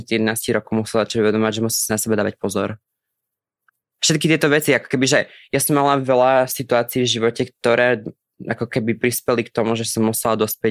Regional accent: Spiš, Slovakia; Ja som zo Spiskej.

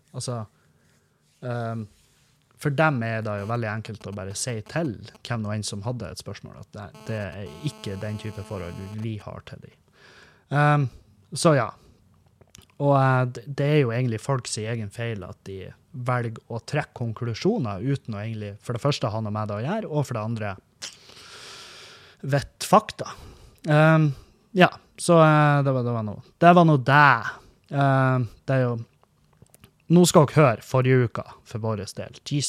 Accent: Svartisen, Nordland, Norway; i Hollandsfjorden. Der er jeg vokst opp. Jeg vokste opp på Svartisen. Mamma jobbet der en stund, og vi var masse på Svartisen da vi var ung.

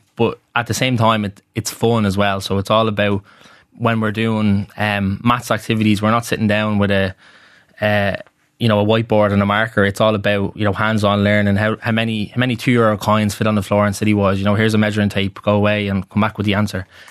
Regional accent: Tallaght, County Dublin, Ireland; Yeah, so I grew up in Talla. My man and I are both Talla heads, and we grew up kind of in an area just kind of West Talla, just on the periphery of Jobstown.

